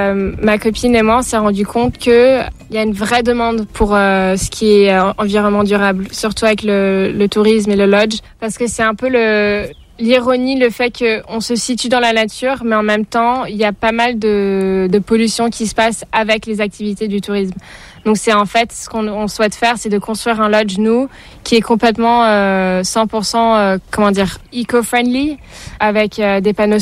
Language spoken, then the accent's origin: French; Hong Kong; J'étais née à Hong Kong et j'ai grandi à Hong Kong. Donc ma mère, elle vient d'Hong Kong et puis mon père, il vient de France.